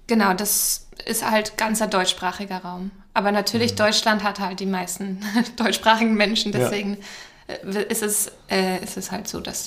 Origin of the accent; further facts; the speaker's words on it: Switzerland; accent: Swiss German; Ich verstecke das immer so, den Schweizer Dialekt.